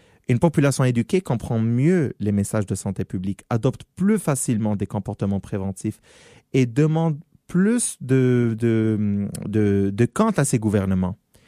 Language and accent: French; Morocco; je peux donner un exemple sur mon pays, qui est le Maroc, parce que je suis marocain, voilà.